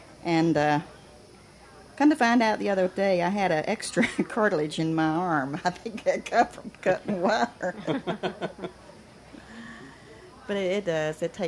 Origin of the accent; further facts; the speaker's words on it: Crescent City, Florida, United States; I was born and raised in Crescent City, which is just about 10 or 15 miles from Wilatka, where I live. And it's right on Lake Crescent, which is also a big lake that's used for commercial fishing as well as sports fishing.